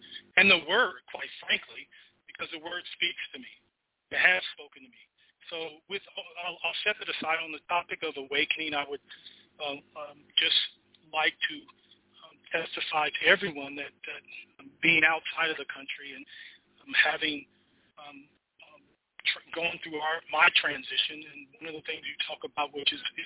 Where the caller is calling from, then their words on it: New Zealand; I'm calling from New Zealand.